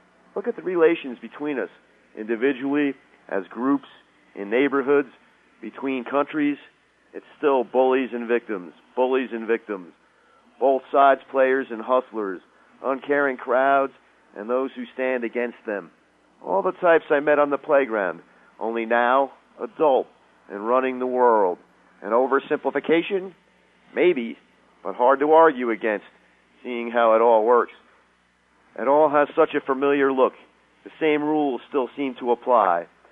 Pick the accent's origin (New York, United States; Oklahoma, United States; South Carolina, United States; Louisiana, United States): New York, United States; growing up in New York and being the oldest was really interesting